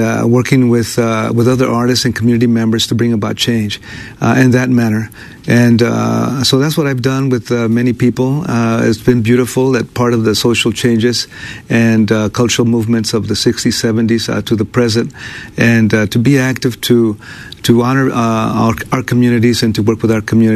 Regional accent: Fowler, California, United States; born there; I was born in Fowler, California. I'm a son of farm workers, like I mentioned, and I was born in next to Fresno, the San Joaquin Valley of California.

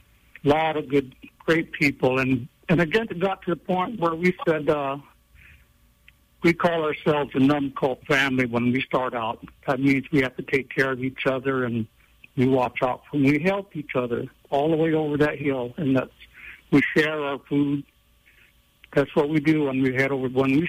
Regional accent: Round Valley, California, United States; I was born and raised here in Round Valley, and I'm a Numlaki, and my father's side is up in Hoopaw, so I have, I have two tribes.

